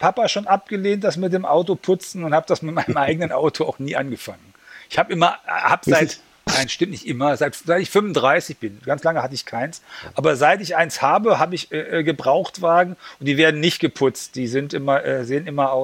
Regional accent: Berlin, Germany; also ich bin ja Berliner.

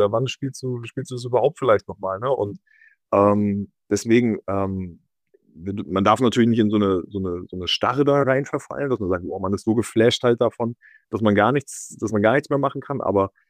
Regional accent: Rostock, Mecklenburg-Vorpommern, Germany; born there; Ja, also bin ja gebürtiger Rostocker halt auch. Meine ganze Familie, auch meine Frau, mein Sohn, unsere Eltern, meine Schwiegereltern kommen alle aus Rostock.

